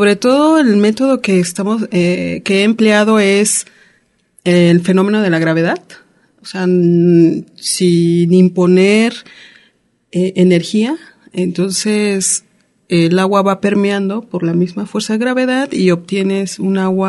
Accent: Cuernavaca, Morelos, Mexico; pues vengo de Cuernavaca, Morelos.

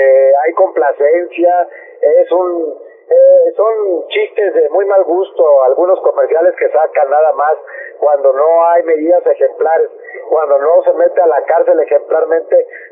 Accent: Mexico; debemos de tomar conciencia como mexicanos

